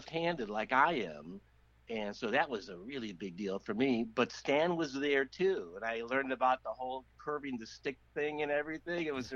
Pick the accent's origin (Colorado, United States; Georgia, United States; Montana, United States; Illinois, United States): Illinois, United States; Hometown; also born or lived in Chicago; No, I was born in Chicago. I was raised in Chicago in a little town southwest of Chicago called Hometown. So my hometown is Hometown, Illinois.